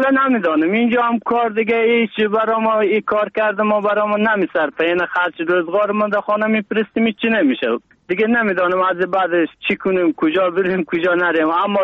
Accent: Afghanistan; now in Turkey; ما افغان هستیم.

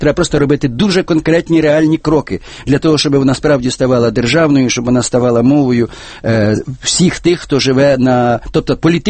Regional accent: Teklivka, Vinnytsia Oblast, Ukraine; Моє рідне село, я вам скажу, Теклівка на Вінниччині, залишилося 47 людей.

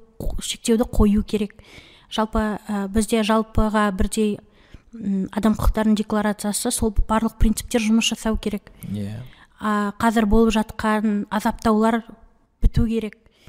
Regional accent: Mangystau Region, Kazakhstan; Мысалы, мен өзімнің туған жерім Маңғыстау ең бірінші бастаған кезде мен өте қатты қорққам. Өйткені біздің адамдардың, енді біздің ауылдың адамдарының қызуғандығын біліп

